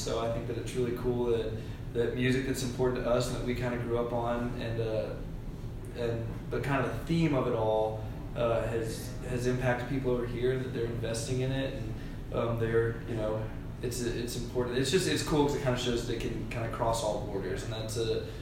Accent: Nashville, Tennessee, United States; And I grew up in Nashville, so for sure for me, I grew up around that culture.

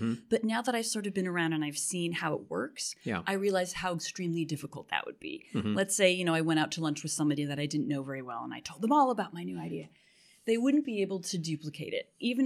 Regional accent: Chicago, Illinois, United States; moved away as an adult; also born or lived in New York; now in Los Angeles, United States; I love Chicago. Going back there this weekend. And I lived there my first 18 years. Then I went to New York, so I've had the extreme weather of Chicago and New York, but I love LA the best.

